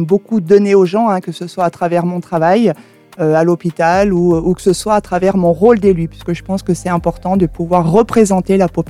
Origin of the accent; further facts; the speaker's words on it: Bourg-Saint-Maurice, Auvergne-Rhône-Alpes, France; Tout à fait, moi je suis née à Bourg-Saint-Maurice.